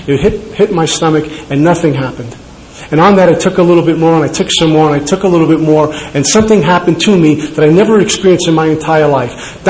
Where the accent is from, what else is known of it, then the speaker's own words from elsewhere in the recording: New York City, New York, United States; I grew up in Brooklyn, and I remember my first drunk like it happened last week.